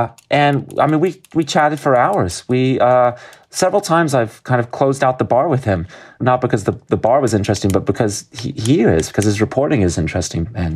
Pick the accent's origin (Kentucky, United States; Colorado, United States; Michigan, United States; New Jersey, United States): New Jersey, United States; it's hard to imagine as a boy growing up in New Jersey, this kind of experience.